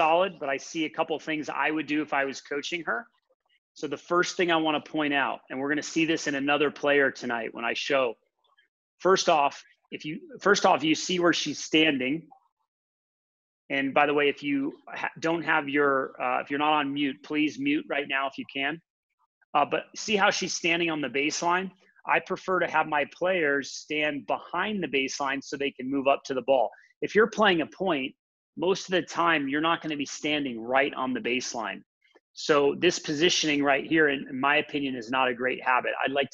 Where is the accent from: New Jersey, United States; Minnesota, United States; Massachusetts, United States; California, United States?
New Jersey, United States; Jersey City; We grew up together in Jersey City